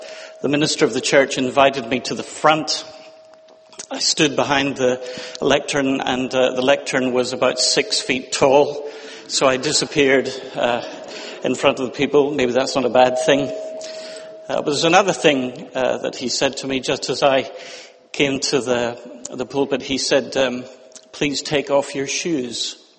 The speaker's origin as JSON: {"language": "English", "country": "Ireland", "accent": "Irish", "said": "Can you hear my dulcet Irish accent now?"}